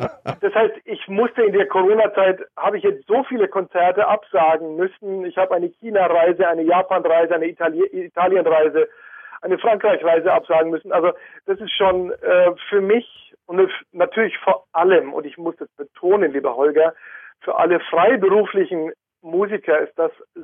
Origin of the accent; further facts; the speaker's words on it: Berlin, Germany; Hamburg ist für mich als Berliner immer eine extreme Entspannung